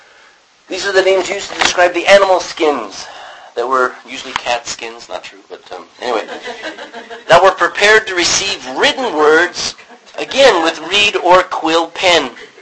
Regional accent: Texas, United States; I'm from Texas, and sometimes my slang comes out.

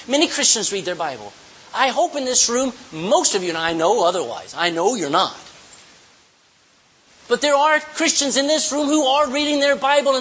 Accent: Texas, United States; I'm a Texan, all right? I'm a big Texan.

